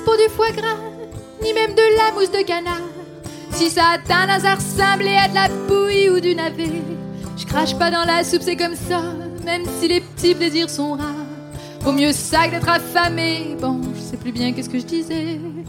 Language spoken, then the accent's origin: French; Marseille, Provence-Alpes-Côte d'Azur, France; Je vais arrêter l'accent québécois parce que, voilà, je suis marseillaise, tout ça.